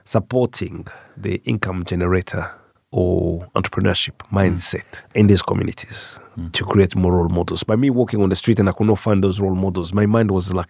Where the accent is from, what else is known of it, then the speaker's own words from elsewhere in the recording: Rwanda; also born or lived in Congo; now in England, United Kingdom; my parents were a refugee in Congo because Rwanda were not welcomed at that time, and then came back to Rwanda in 1992, and then I came to England after that.